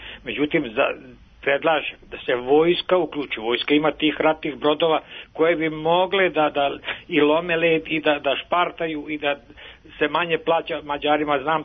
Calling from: Novi Sad, Vojvodina, Serbia; Novi Sad.

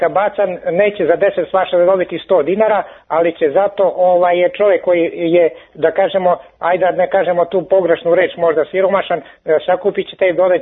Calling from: Smederevo, Serbia; Evo ovako, znači, ja sam iz Smedereva

